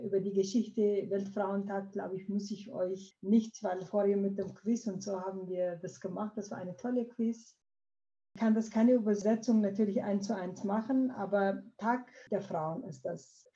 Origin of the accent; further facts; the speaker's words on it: Turkey; German is a second language; now in Germany; ich komme aus der Türkei, ich bin Kurdin